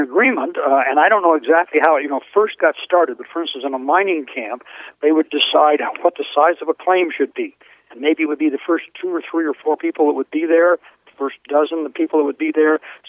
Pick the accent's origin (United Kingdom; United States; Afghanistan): United States; the West; Well, part of it is I grew up on the West, and my mother was one of the very first children born in eastern Montana